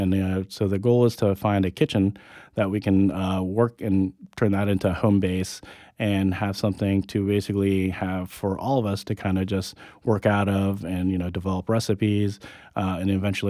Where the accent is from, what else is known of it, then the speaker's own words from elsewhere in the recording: Tallahassee, Florida, United States; So growing up in Tallahassee, we had obviously a very Vietnamese upbringing, but we also were benefited by having an American culture that helped shape our lives